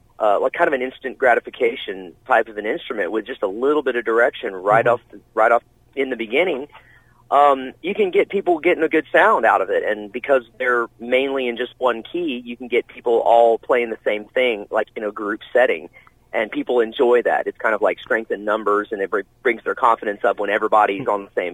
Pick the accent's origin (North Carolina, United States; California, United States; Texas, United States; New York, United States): Texas, United States; Galveston; now in Houston, United States; I'm from Galveston originally, which is down on the coast of Texas. The Houston's only 50 miles up, you know, the coast, and that's where I've been living for the last 20 something years.